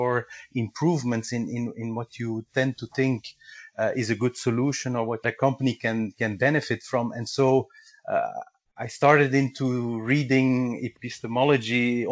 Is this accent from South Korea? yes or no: no; Flanders, Belgium; English is a second language; So the biggest two are Dutch and French, and then we have a small part of the country speaking German. I'm from the Dutch-speaking part.